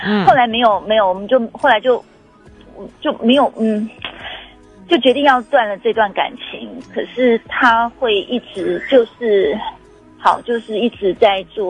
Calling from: Taichung, Taiwan; 我是台中的侠客。

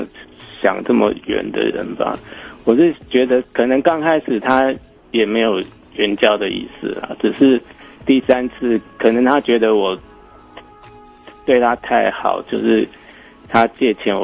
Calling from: Taipei, Taiwan; 你好，我是台北的

